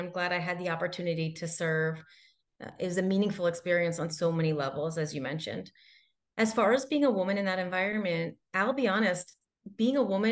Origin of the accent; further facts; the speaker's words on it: Randolph, New Jersey, United States; I grew up in Randolph, New Jersey, where I was fortunate to have the opportunity to be surrounded by family, by friends, extended family, and friends that are just like family